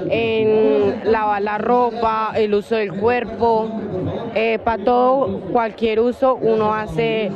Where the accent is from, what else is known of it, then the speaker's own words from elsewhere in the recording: El Capricho, Guaviare, Colombia; vengo de la vereda del Cristal, corregimiento El Capricho, estudio en la institución educativa José Miguel López Calles.